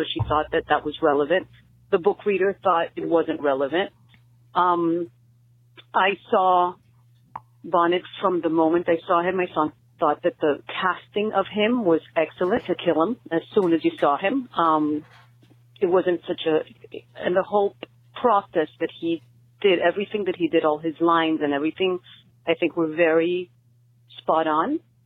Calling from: Miami, Florida, United States; I'm calling from Miami.

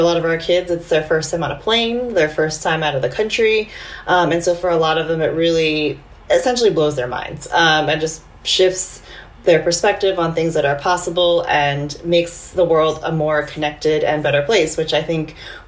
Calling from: Honolulu, Hawaii, United States; I am in Honolulu, Hawaii

